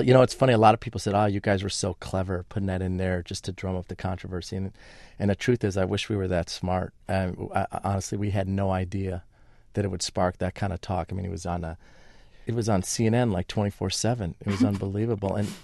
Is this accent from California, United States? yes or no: no; Chicago, Illinois, United States; So I was raised Catholic in Chicago, which is so diverse.